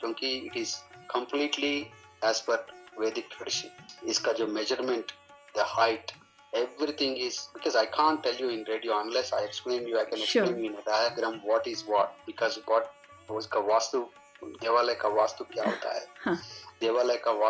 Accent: India; हिंदुस्तानी होने के नाते मैं जब देखता हूँ हमेशा मेरे को बहुत गर्व महसूस होता है

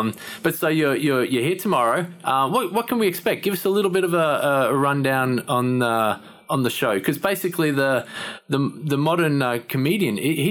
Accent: Australia; Obviously, I'm not from here. I'm from Australia originally.

